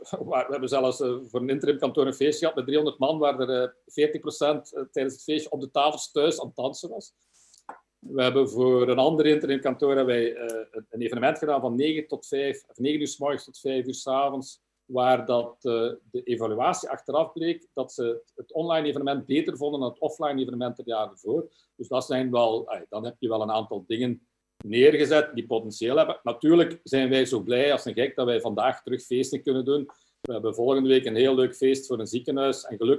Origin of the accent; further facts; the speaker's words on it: Belgium; ik vind dat wij als Belgen niet altijd heel enthousiast zijn over ons land of zo